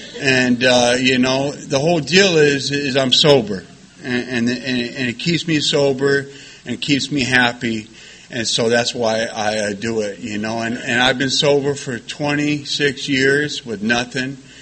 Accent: Long Beach, California, United States; I'm not from Bellflower. I'm from Long Beach. I would never say I lived in Bellflower.

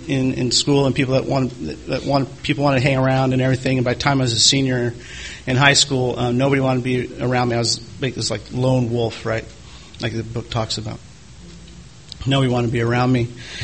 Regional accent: California, United States; I'm from God's country. I'm from a little mountain town outside of in between Yosemite and Kings Canyon National Park.

